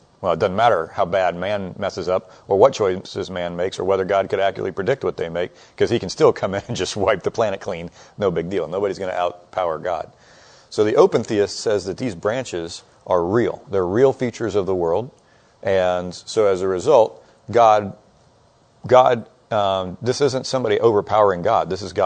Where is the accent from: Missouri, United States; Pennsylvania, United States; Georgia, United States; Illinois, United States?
Georgia, United States; Atlanta; born there; I was born in Atlanta, so I can say this.